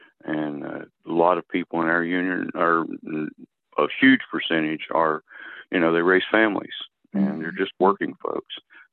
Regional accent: Morehead, Kentucky, United States; also born or lived in Danville; now in Charleston, United States; I was born in Eastern Kentucky in Danville, Kentucky, and I was raised in Moorhead, Kentucky. It's a small town in Eastern Kentucky.

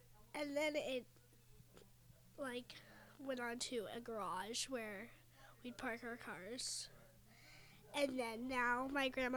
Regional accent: Morgantown, West Virginia, United States; I'm 11 years old, and I'm from Morgantown, West Virginia.

